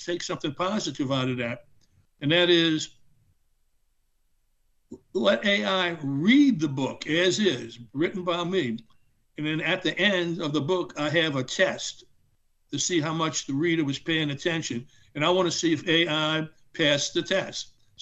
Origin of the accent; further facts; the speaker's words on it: New Orleans, Louisiana, United States; I grew up in the French Quarter of New Orleans and went to St. Louis Cathedral Grammar School, De La Salle High School. After that, LSU, I got a degree in electrical engineering.